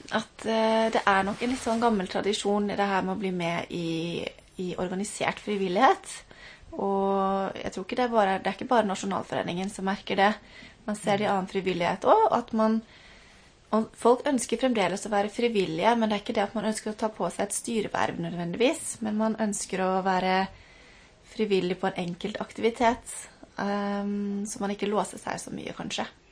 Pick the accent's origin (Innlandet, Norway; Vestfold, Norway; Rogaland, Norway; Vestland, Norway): Vestland, Norway; Aurland; Men ja, jeg vokste opp inne i Aurland på jordbruksskolen der inne. Så ble det bokmålsdialekt med meg. Men jeg er nå sogning i hjertet, selv om det ikke høres sånn ut.